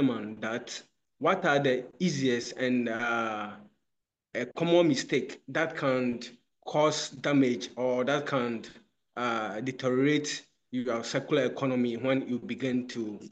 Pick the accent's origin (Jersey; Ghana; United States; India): Ghana; I come from Ghana.